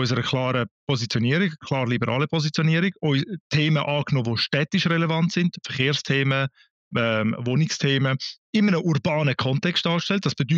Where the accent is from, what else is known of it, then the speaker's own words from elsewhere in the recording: Zürich, Zurich, Switzerland; Ich bin ja selber Zweitgenerationler. Ich bin als Baby erst in die Schweiz gekommen, aufgewachsen, Zürich ist aber meine Heimat